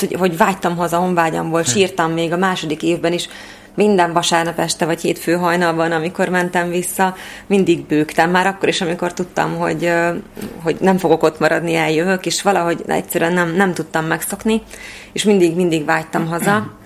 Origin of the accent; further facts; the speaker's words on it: Orosháza, Békés, Hungary; born there; én azért ide születtem, hogy itt legyek boldog, és itt boldoguljak. És nem csak Magyarországra gondolom, hanem Orosházát is értem ez alatt. Valamiért én szeretek itt lenni